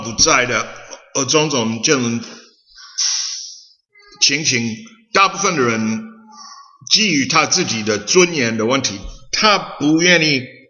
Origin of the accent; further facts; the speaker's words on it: United States; moved away as an adult; now in Taiwan; 因为我在美国出生长大，我拿美国护照来台湾的时候已经24岁。